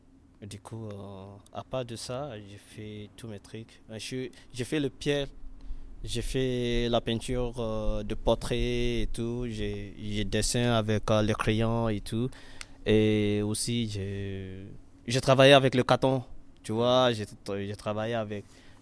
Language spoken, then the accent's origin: French; Nigeria; first language Yoruba; French is a second language; j'ai fait mon freestyle dans ma langue maternelle, qui est Yoruba, parce que je suis du Nigeria, de l'Ouest.